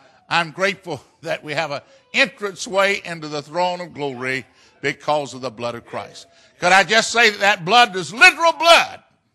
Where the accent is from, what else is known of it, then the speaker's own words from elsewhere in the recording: Florida, United States; I was born at home because I want to be close to my mama. And I was raised up in Central Florida.